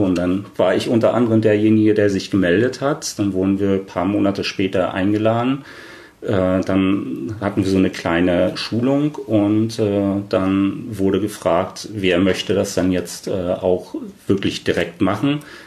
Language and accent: German; East Germany, Germany